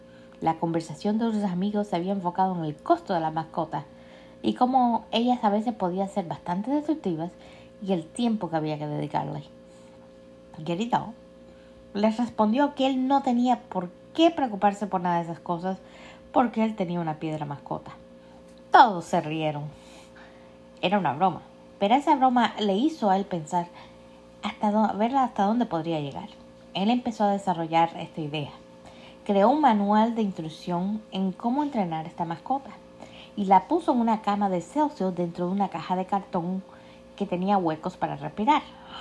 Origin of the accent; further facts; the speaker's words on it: United States; de los Estados Unidos y estoy aquí para ayudarte y darte ideas de cómo empezar de la mejor manera la empresa de tus sueños